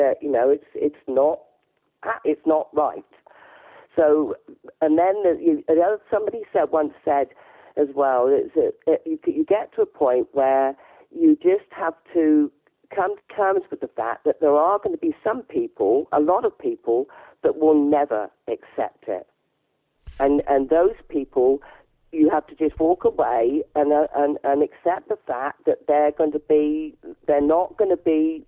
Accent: South West England, United Kingdom; now in Elmdon, United Kingdom; Well, no, not originally. Devon originally.

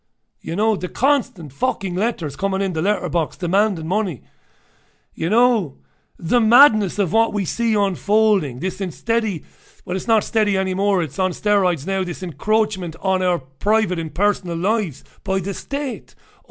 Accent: Ireland; now in United Kingdom; as an Irishman, because of what the Crown did to my country over the years and to my grandpappy and my great-grandpappy

